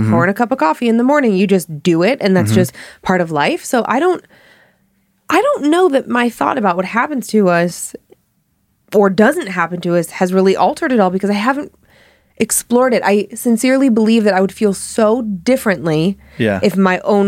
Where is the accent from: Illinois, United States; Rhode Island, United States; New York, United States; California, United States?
Rhode Island, United States; Providence; My story takes place about 20 years ago in Lancaster, New Hampshire. I'm from Providence, Rhode Island